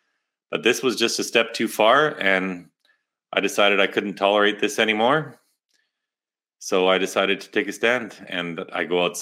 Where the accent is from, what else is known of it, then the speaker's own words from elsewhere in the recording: Canada; Well, I'm Canadian.